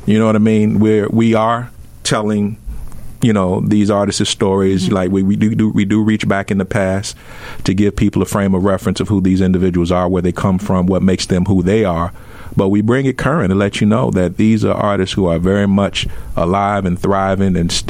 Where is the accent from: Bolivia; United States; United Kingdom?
United States; Chicago, Illinois; I'm from Chicago.